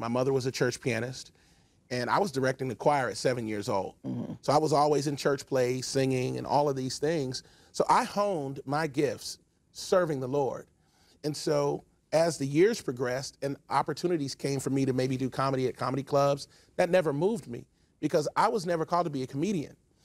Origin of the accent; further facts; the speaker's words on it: Cincinnati, Ohio, United States; Race was a big issue in Cincinnati. I grew up in Cincinnati.